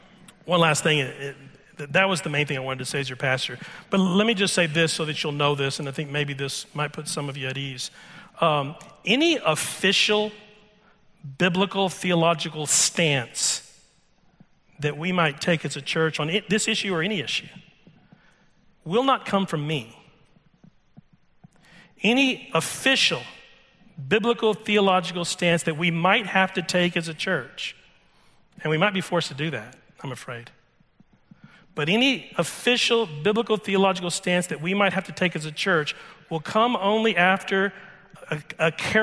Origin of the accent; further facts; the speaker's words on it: Texas, United States; I love football. I grew up in Texas, so there you go.